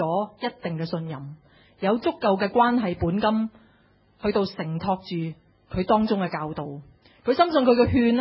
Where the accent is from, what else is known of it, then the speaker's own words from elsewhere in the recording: China; 其实我们中国人这个情况就更加严重